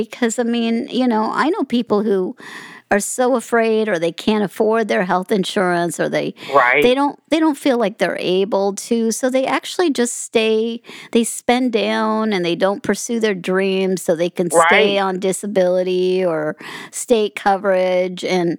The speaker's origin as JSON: {"language": "English", "town": "Las Vegas", "region": "Nevada", "country": "United States", "tie": "born there", "said": "I was born in Las Vegas"}